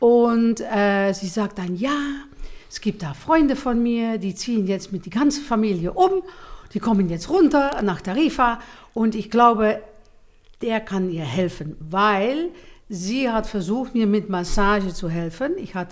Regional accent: Netherlands; accent: Dutch; German is a second language; moved away as an adult; now in Germany; wir sind ein bisschen vor euch auch ausgezogen aus Holland, was ihr wahrscheinlich alle hört mit meinem holländischen Akzent.

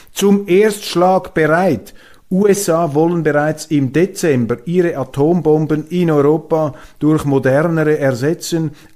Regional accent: Switzerland; Als Schweizer kann ich da sagen, da zucken wir zusammen.

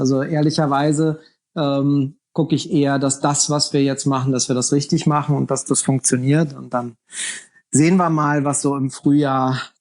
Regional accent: Berlin, Germany; da, wo ich aufgewachsen bin in Kreuzberg

